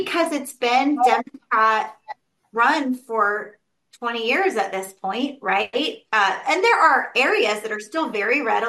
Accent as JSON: {"language": "English", "region": "California", "country": "United States", "said": "Californian and as an American, that sat there the entire time to listen carefully to what everybody was saying. I never heard anything insulting to me as an American or as a Californian."}